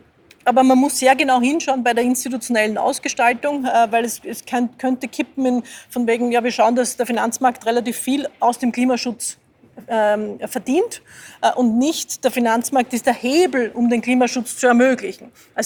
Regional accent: Lower Austria, Austria; now in Vienna, Austria; ich fahre in Wien überall mit dem Fahrrad. Ich komme ursprünglich aus dem Waldviertel, dort wäre es ein bisschen schwerer. Ich bin in die Schule gegangen, die war 25 Kilometer entfernt

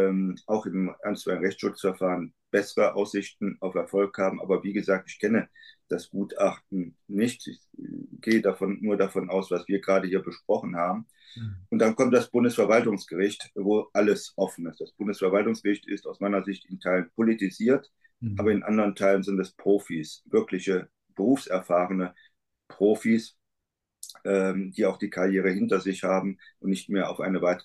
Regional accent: Germany; die Situation, in der wir uns derzeit als Deutsche hineinmanövriert haben, werden wir nicht so leicht und so schnell lösen können.

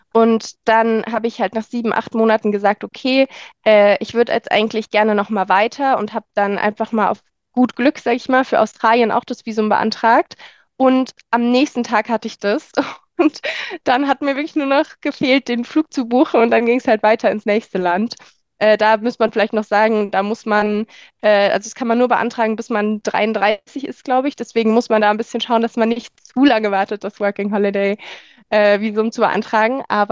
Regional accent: Germany; Da sagt man dann halt einfach, hey, ich bin Deutsche, ich bin noch nicht so top und dann funktioniert das ohne Probleme.

